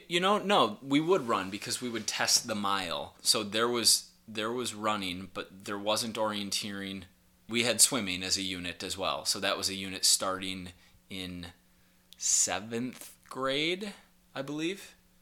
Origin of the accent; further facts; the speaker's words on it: Minnesota, United States; I grew up in Minnesota, in the middle of the USA, and was in a public school